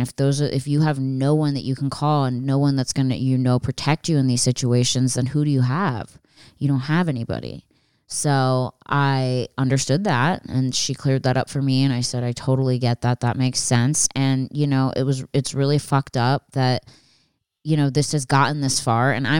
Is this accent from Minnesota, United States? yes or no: no; Pennsylvania, United States; I growing up outside of Philadelphia, I saw a lot of black on black gang violence